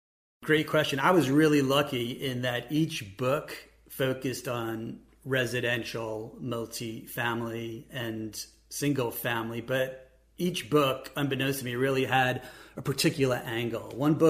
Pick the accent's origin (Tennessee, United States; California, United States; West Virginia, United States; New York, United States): New York, United States; now in Columbus, United States; I'm originally from New York. I'm now in Columbus.